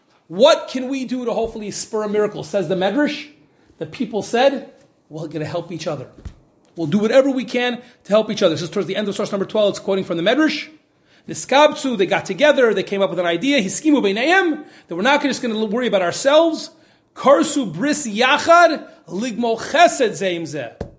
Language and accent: English; Midwest, United States; I grew up in the Midwest and I was in school in New York.